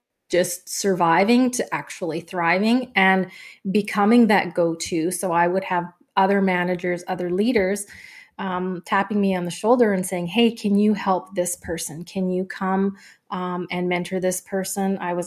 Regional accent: Canada; as RJ has mentioned, and I live near Montreal, Quebec. So I am a Canadian, and we moved here a little while ago

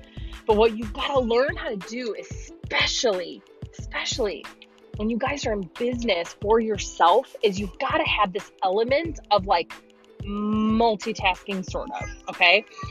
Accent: Illinois, United States; now in Nashville, United States; I am formerly from Illinois as of May. So like 6 months ago, I moved to Nashville.

